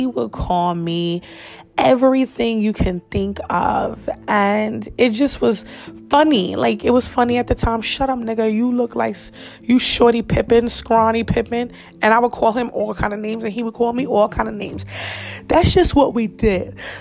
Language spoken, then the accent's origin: English; New York, United States; And, you know, I'm from New York, and like I feel like New York accents sound good when it comes to rapping.